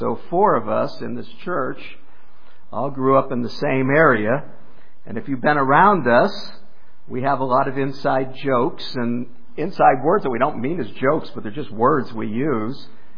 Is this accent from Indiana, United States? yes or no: no; Wilkes-Barre, Pennsylvania, United States; I grew up in Wilkes-Barre, which we called the Valley. It was Wyoming Valley.